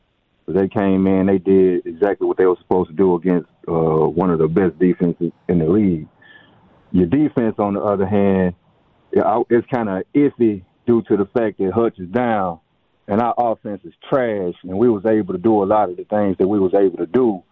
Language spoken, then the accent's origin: English; Nashville, Tennessee, United States; Originally, I'm from Nashville. I've been here for a couple of years, man, me and my wife.